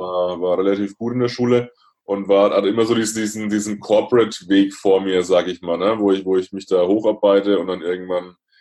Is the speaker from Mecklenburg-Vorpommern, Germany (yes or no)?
no; Bavaria, Germany; born or raised there